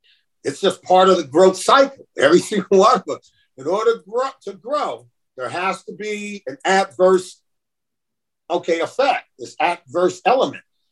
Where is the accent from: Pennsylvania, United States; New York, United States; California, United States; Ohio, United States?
California, United States; Compton; I grew up in Compton, California, where Serena is from.